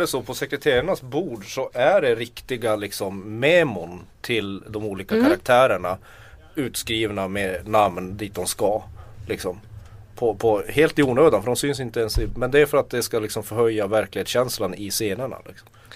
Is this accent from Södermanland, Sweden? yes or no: no; Norrbotten County, Sweden; Jag kommer från Tornedal.